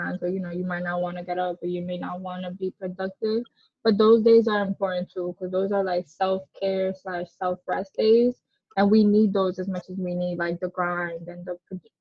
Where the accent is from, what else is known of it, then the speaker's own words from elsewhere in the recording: Bronx, New York, United States; obviously we don't come from the same borough, because you're from Brooklyn, I'm from the Bronx, but we come from the hood